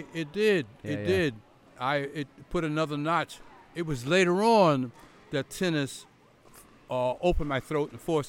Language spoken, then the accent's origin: English; North Carolina, United States; The football coach in the town, I grew up around the Outer Banks.